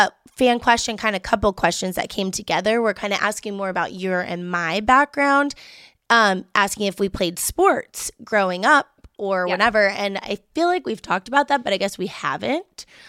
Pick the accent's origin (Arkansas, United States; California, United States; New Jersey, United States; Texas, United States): Texas, United States; Houston; so I'm from Houston, Texas, mm-hmm. and Houston had the Arrows back when I was young, and my dad used to take us to those games.